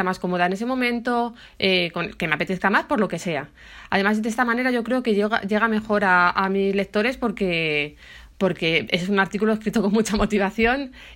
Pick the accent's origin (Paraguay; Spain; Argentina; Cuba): Spain; Madrid, Community of Madrid; Porque yo soy de Madrid, no sé si lo sabéis. No resido en Nueva York.